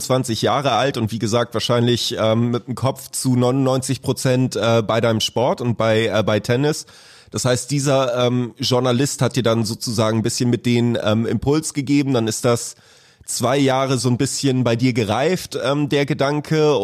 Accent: Pinneberg, Schleswig-Holstein, Germany; Ich komme ja auch aus Pinneberg und wohne hier auch noch.

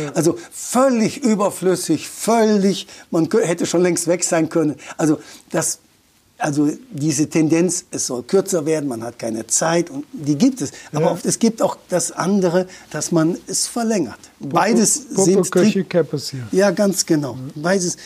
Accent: Rhineland, Germany; accent: Rhenish; Und diese Chance gibt es für das Rheinische hier nicht, weil unser Dialekt hier von Hause aus kein hochdeutscher Dialekt ist.

